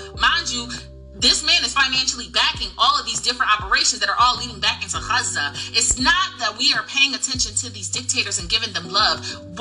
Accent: United States; You can't tell I'm from America. I talk a lot. I'm long-winded as hell.

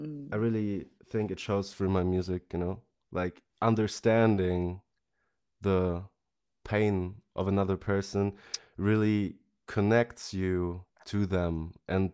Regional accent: Germany; English is a second language; There's a saying in Germany. I'm from Germany, by the way

